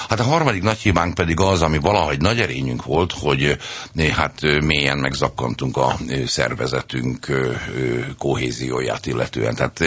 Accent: Budapest, Hungary; én a 13. kerületben nőttem föl, mindenféle értelemben, emberként és gyerekként és politikailag is mindenféle. Tehát nekem nagyon erősek a 13. kerületi kötődéseim.

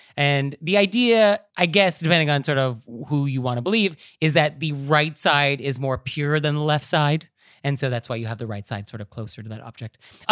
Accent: California, United States; And so for me, growing up in Marin County, like I did, the idea of circumambulation was like just a normal thing growing up.

